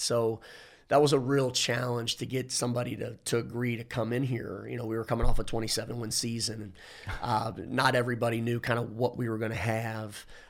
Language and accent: English; Cincinnati, Ohio, United States; Those are guys that I grew up around in Cincinnati